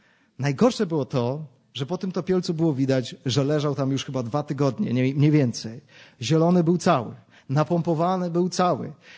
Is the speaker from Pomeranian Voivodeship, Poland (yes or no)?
yes; Gdańsk, Pomeranian Voivodeship, Poland; a jestem z Gdańska, więc w Brzeźnie mieliśmy szkołę